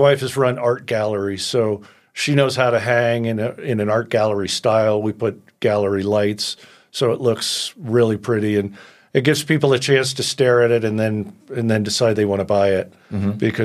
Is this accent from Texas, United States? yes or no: no; New Jersey, United States; also born or lived in New York / Connecticut; I grew up back east in New Jersey, New York, Connecticut, and did a lot of restaurant chefing back there.